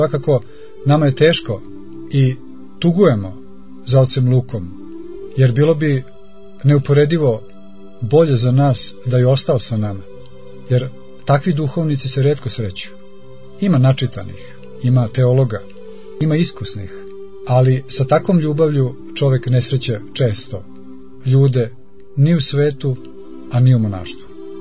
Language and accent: Serbian; Belgrade, Serbia; iako smo rodom Beograđani obojica